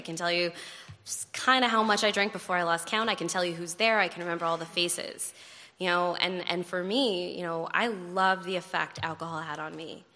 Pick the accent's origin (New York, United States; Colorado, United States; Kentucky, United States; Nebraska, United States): Colorado, United States; Boulder; I'm from Boulder. It's a liberal, kind of chill, hippie town. There's not much going on there. There's a lot of mountains.